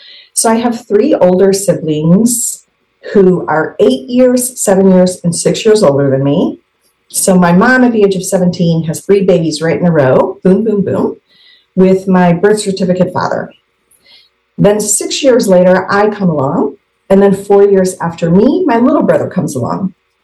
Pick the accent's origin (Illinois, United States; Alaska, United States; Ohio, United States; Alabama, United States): Illinois, United States; So I grew up in Illinois. My mother is in the Chicagoland area.